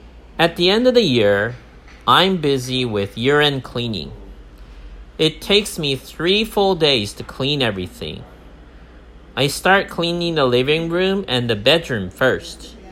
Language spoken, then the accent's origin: English; Kyushu, Japan; I have to go back to my hometown, which is in Kyushu.